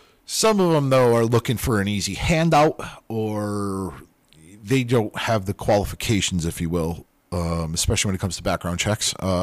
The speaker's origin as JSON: {"language": "English", "region": "Connecticut", "country": "United States", "said": "Like, I'm from Connecticut."}